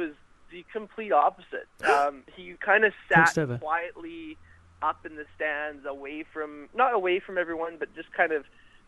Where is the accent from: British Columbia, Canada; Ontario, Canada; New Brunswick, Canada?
British Columbia, Canada; Vancouver; Like, I'm originally from Vancouver, Canada, which you guys probably know more of about that.